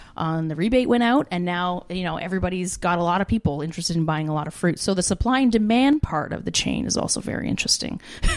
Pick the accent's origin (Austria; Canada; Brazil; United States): Canada; Ontario; I grew up in the Benchlands. I grew up at Highway and Victoria here, mm-hmm. and I drove to Vineland for 5 years of my life, between 16 and 21